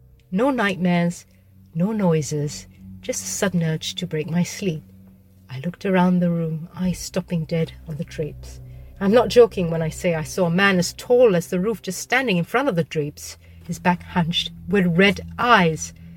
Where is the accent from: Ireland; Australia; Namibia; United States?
Australia; My siblings and I grew up in Australia with my mum and dad.